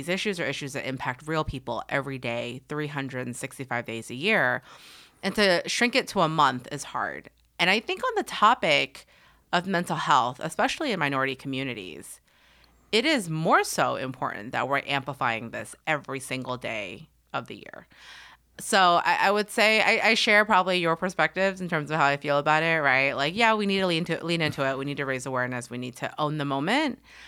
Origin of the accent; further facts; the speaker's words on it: Houston, Texas, United States; I am the child of Vietnamese refugees. I am from Houston, grew up in Southwest Houston